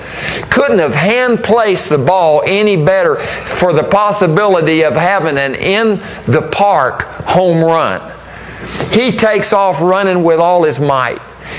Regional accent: New Mexico, United States; Now, I'm from New Mexico, so I may need some help spelling.

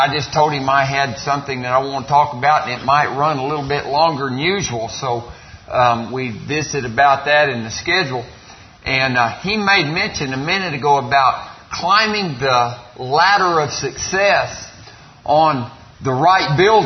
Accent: Artesia, New Mexico, United States; And I'm from Artesia, New Mexico.

